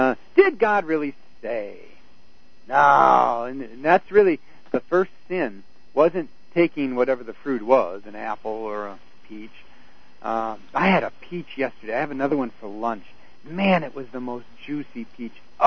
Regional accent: Wisconsin, United States; I grew up in Wisconsin, where there's a lot of dairy going on

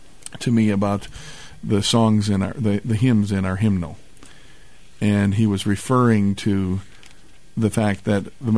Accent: Wisconsin, United States; Well, I'm from Wisconsin, yeah, but, same, you know, yeah, close, same, close enough.

